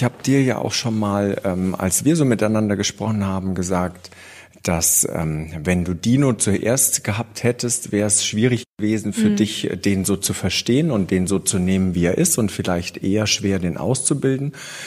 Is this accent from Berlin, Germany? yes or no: no; Bavaria, Germany; born there; Ich bin gebürtig aus dem Allgäu und da war mit Pferdezucht und Dressurreiten nicht ganz so viel los. Deswegen bin ich etappenweise immer mehr in den Norden.